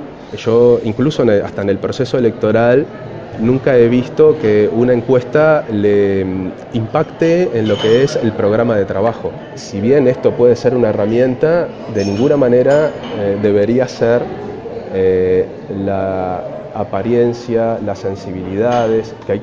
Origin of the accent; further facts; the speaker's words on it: Uruguay; yo por lo menos como uruguayo